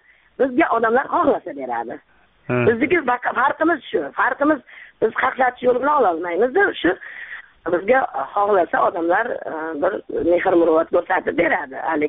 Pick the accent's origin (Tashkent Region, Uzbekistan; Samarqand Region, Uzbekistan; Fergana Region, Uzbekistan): Samarqand Region, Uzbekistan; Samarkand; Samarqand.